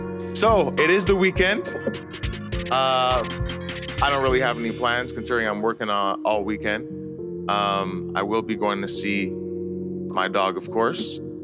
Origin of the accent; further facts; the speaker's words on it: Quebec, Canada; first language English; But my mother tongue is English. I was born English and I will die English.